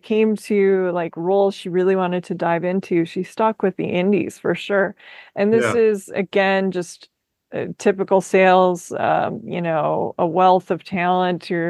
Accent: Minnesota, United States; And I'm from Minnesota and I loved her accent in it.

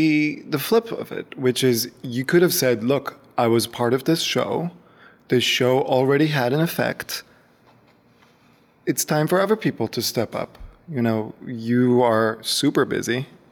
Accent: Israel; English is a second language; So growing up in Israel, and I'm a heterosexual guy

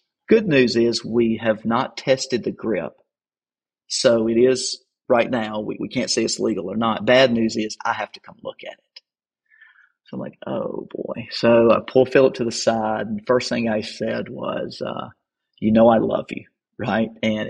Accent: Mississippi, United States; and of course, I'm from Mississippi

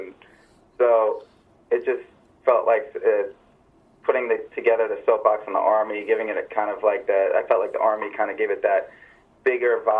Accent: New York, United States; I'm from New York, so for me that would be, you know.

